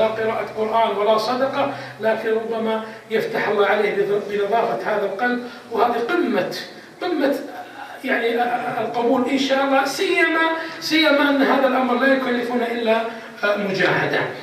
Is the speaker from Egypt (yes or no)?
no; Saudi Arabia; الغالب عندنا في السعودية وفي الدول العربية أن يتزوج غالبا عمره كم يا جماعة؟